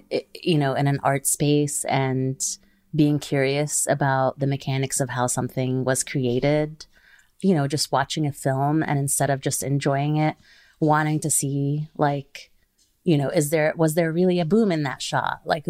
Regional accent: Kuwait; moved away; I grew up in a country that was very conservative in terms of women's bodies. I grew up in Kuwait

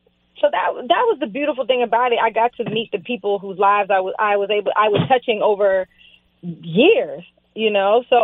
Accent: West Palm Beach, Florida, United States; You know, I grew up in South Florida. I lived in West Palm and I lived in the hood.

